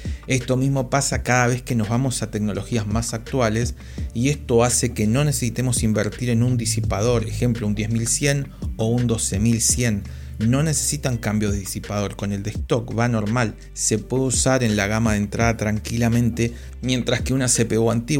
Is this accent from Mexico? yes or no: no; Argentina; Algunos todavía en mi país, Argentina, por graves problemas económicos que existen desde hace años, buscan la serie 4000 de Intel